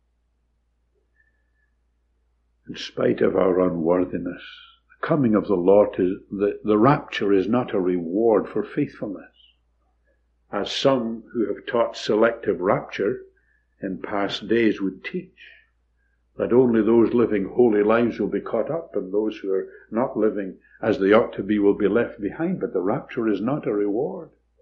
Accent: Scotland, United Kingdom; When our kids were small, being a Scot, I had to find a way to supply them with pocket money.

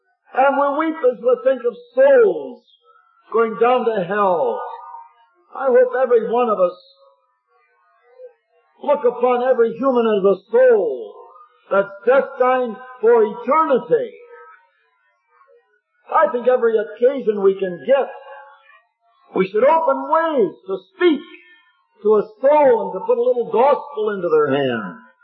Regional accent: Ohio, United States; Then I went to Southern Ohio, my home state, and tried there for quite a while.

